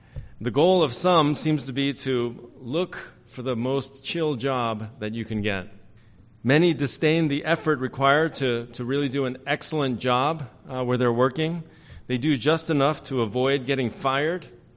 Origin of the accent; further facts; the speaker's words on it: East Coast, United States; And I thought maybe this was an East Coast thing. You know, I'm from the East Coast